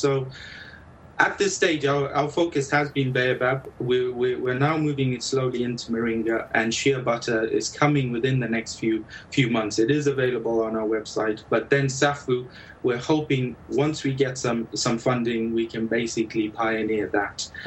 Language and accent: English; Zambia; And since I was from Zambia and we grew up with baobabs and eating what is known as the cream of tartar